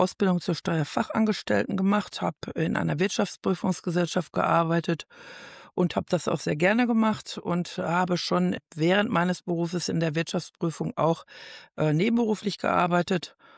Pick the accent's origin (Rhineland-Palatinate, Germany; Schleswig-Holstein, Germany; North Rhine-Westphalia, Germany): North Rhine-Westphalia, Germany; Dortmund; now in Fröndenberg, Germany; Und ich komme ja aus Dortmund-Benninghofen